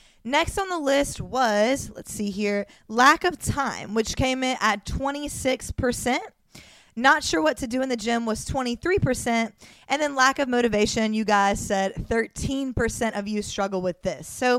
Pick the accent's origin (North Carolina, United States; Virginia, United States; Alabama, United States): Alabama, United States; Mobile; now in Miami, United States; you know I'm from Mobile, Alabama. That's when I started my career as a personal trainer and a nutrition coach. About a year and a half ago, I moved to Miami, Florida